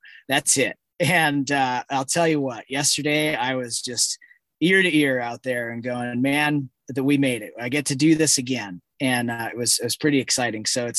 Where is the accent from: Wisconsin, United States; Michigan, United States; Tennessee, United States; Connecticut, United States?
Wisconsin, United States; moved away as an adult; now in Sandpoint, United States; I grew up in Wisconsin, moved to Idaho when I was 18